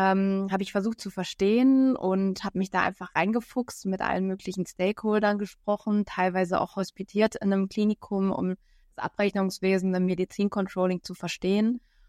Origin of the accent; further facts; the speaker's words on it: Bielefeld, North Rhine-Westphalia, Germany; ich komme aus Bielefeld, bin auch in NRW geblieben, habe in Paderborn und in Bochum, also in Ostwestfalen und im Ruhrgebiet studiert und mein BWL-Master gemacht, ganz klassisch.